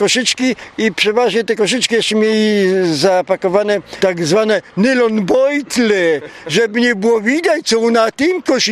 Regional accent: Chruścice, Opole Voivodeship, Poland; ja jestem z Chruścic, wsi, która słynęła z tego, że wyplatano kosze

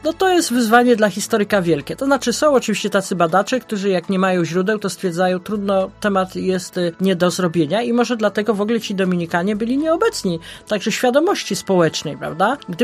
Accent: Opole, Opole Voivodeship, Poland; Bo ja się wychowałam jeszcze w czasach, jestem Opolanką, prawda?

